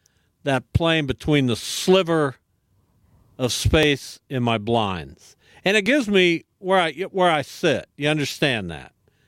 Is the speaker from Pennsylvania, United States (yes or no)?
no; Derby, Kansas, United States; when I grew up in Derby and in the close proximity to McConnell and Boeing, it was every day.